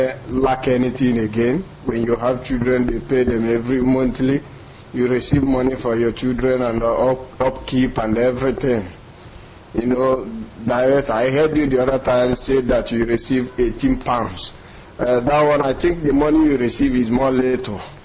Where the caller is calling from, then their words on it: Vienna, Austria; I'm calling from Vienna, Austria.